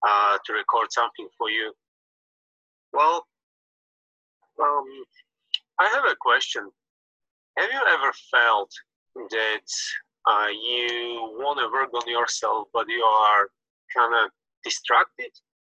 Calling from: Germany; English is a second language; So I'm calling you from Germany.

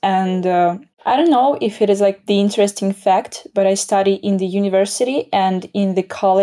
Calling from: Odesa, Odesa Oblast, Ukraine; The city named Odessa, and it is just by the Black Sea.

